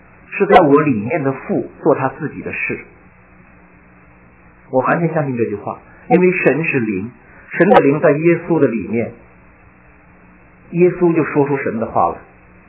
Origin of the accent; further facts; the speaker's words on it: China; 我们自己在受罪啊，所以我们中国这个农村北方，特别是有话说，这辈子受罪吧